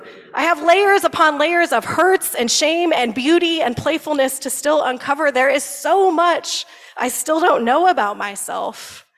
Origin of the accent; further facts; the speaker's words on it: South Carolina, United States; I'm here from South Carolina.